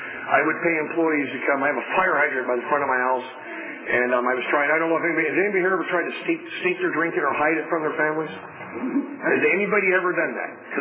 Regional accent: Los Angeles, California, United States; I grew up in Southeast Los Angeles. I grew up about two blocks where they beat up Reginald Dean. That was the only white kid in the neighborhood.

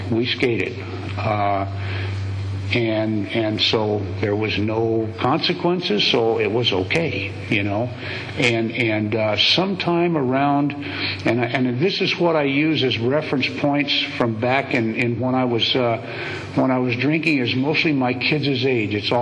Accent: Fresno, California, United States; when I was a kid growing up in Fresno

